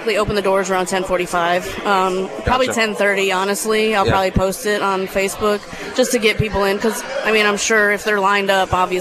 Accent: Buffalo, New York, United States; which is crazy because I'm from Buffalo originally.

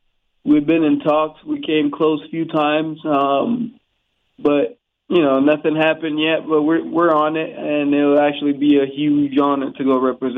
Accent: Guinea-Bissau; Basically, growing up in Guinea-Bissau, soccer was our only form of recreation.

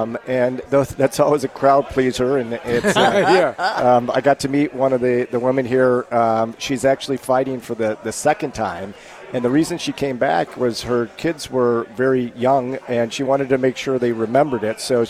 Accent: St. Louis, Missouri, United States; And I born and raised in St. Louis, I spent a little time bouncing around other cities.

